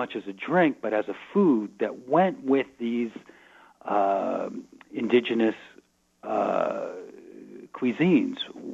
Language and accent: English; Fort Worth, Texas, United States; now in France; And when I moved to France from Fort Worth, Texas in 2001